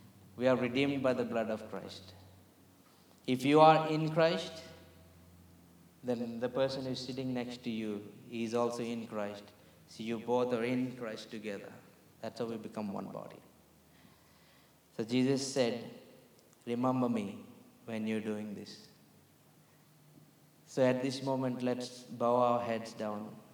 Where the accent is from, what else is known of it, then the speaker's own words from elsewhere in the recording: India; I'm from India.